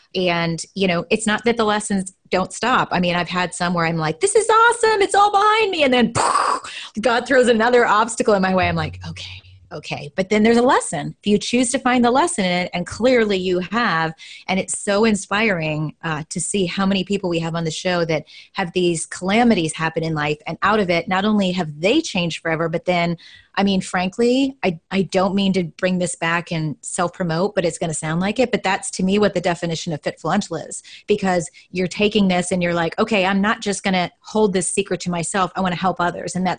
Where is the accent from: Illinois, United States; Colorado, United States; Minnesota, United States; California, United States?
Illinois, United States; Chicago; now in Texas, United States; because I'm from Chicago where we have weather and most of it not pretty